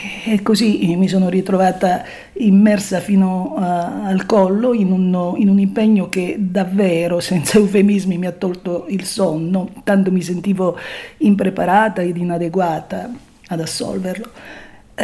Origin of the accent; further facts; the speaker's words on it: Calabria, Italy; da calabrese testarda